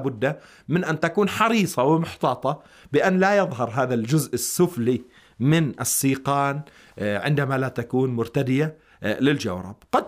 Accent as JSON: {"language": "Arabic", "country": "Lebanon", "lives_now": "Iran", "said": "مثلا عندنا في لبنان لا يوجد هذا الاسم"}